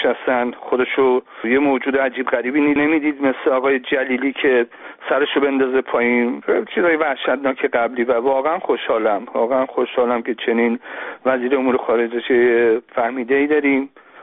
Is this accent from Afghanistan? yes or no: no; Iran; به عنوان یک ایرانی